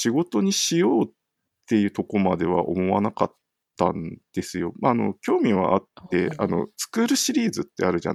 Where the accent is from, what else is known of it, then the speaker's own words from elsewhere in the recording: Hokkaido, Japan; 北海道、私出身なんですけど